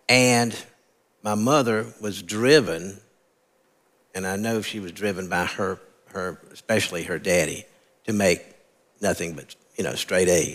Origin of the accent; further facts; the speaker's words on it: South Carolina, United States; I grew up in right outside of Columbia, South Carolina